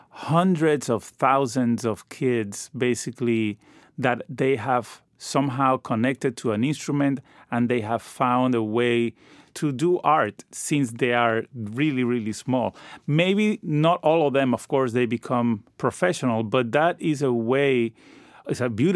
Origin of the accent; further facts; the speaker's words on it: Venezuela; But growing up in Venezuela, it's just impossible not to be exposed to amazing popular music as well.